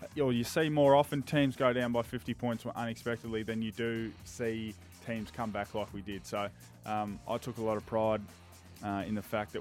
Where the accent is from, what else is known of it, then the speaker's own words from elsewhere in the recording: Swan Hill, Victoria, Australia; He's from Swan Hill. I'm from Swan Hill.